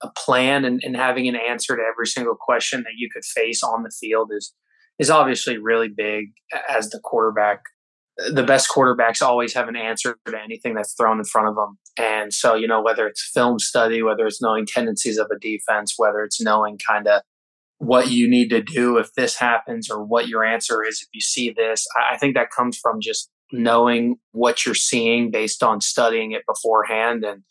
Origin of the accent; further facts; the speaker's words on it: Florida, United States; You know, I grew up in Florida. In Florida, football is king.